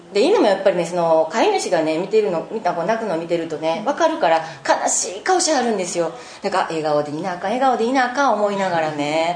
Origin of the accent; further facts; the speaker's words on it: Kyoto, Japan; もう同じ京都人なんですけど